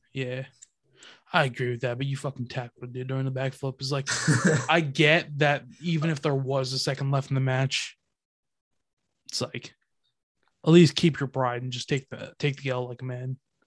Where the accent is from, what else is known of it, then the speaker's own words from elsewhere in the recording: New Jersey, United States; yeah, like, dude, I'm from Jersey.